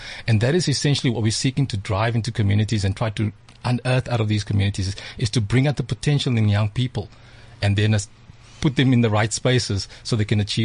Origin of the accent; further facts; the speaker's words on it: Cape Town, Western Cape, South Africa; I come from the Cape Flats. It's Mitchell's Play in Cape Town.